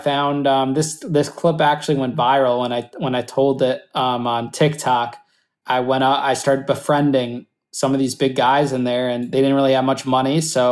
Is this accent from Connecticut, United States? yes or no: yes; Danbury, Connecticut, United States; But the second time when I got to Danbury, which was my hometown, which was going to be great, you know, I was right next to my parents